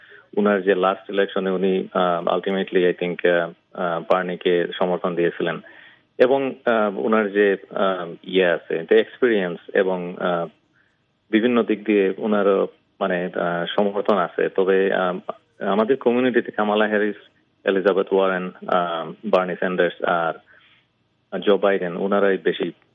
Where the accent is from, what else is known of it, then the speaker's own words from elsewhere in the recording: Bangladesh; তো আমরা বাংলাদেশি, আমরা খুবই অ্যাক্টিভ এই এই এরিয়াতে